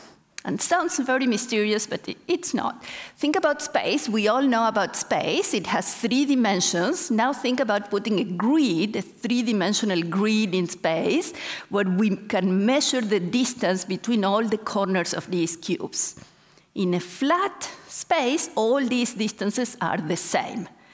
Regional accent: Argentina; Sometimes I like to say they were dancing a tango because I'm from Argentina

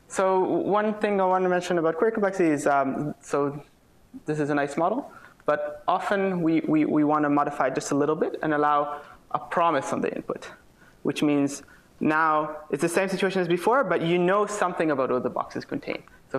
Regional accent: Waterloo, Ontario, Canada; now in Cambridge, United States; So I grew up in Waterloo, so I sort of know this town pretty well

